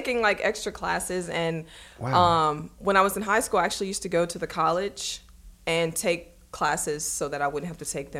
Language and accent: English; Baton Rouge, Louisiana, United States; From Baton Rouge, Louisiana.